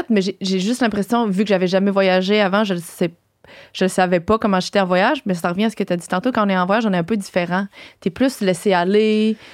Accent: Quebec, Canada; vu que je viens de la Gaspésie, les vacances, c'était comme.

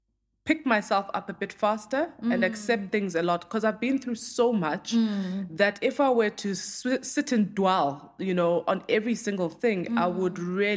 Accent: South Africa; as a South African who has, you know, lived through the horrors of apartheid.

